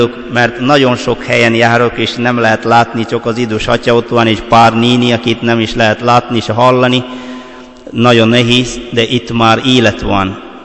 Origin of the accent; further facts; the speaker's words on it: Kerala, India; Hungarian is a second language; now in Hungary; Dél-Indiából származom, India elég nagy ország, teljesen Dél-Indiából, úgy hívják az államot, Kerala